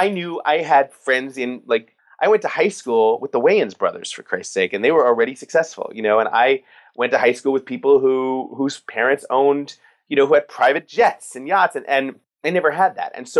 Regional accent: New York City, New York, United States; I mean, look, I grew up in New York City. I'm a public school, born and raised kid. I didn't come from a lot.

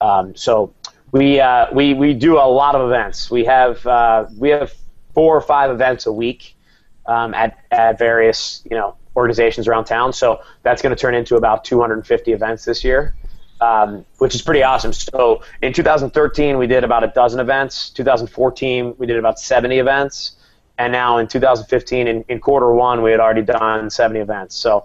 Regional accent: United States; you know, it was like a big deal that I was from America.

